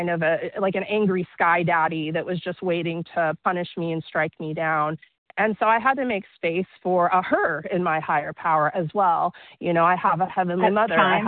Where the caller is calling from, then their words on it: Lodi, California, United States; I'm calling from Lodi, California.